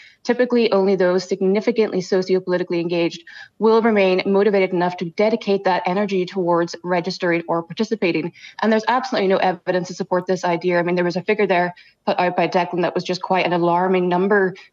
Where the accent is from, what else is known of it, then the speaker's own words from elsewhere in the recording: Northern Ireland, United Kingdom; I mean, as an Irish citizen myself, I had to go through a process of defending my Irish identity and that of people in Northern Ireland for 5 years in court, yet I can't vote for my own president.